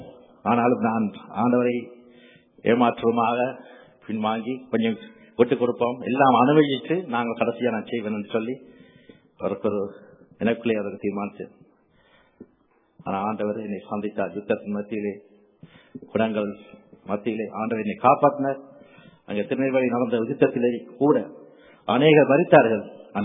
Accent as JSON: {"language": "Tamil", "town": "Kalmunai", "region": "Eastern Province", "country": "Sri Lanka", "tie": "born there", "said": "ஒரு கிழக்கு மாகாணத்தில் மட்டக்களப்பு கல்முனையில் நான் பிறந்தேன். ஒரு என்னை தாயார் ஒரு இந்து குடும்பத்தில் குடும்பத்தவர்கள். ஆனால் என் தாப்பினார் ஒரு கிறிஸ்தவ குடும்பத்தைச் சேர்ந்தவர்."}